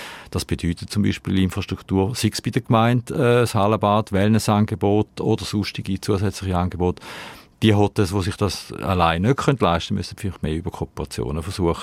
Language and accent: German; Switzerland; wir sind keine Österreicher, wir sind Schweizer, das ist so.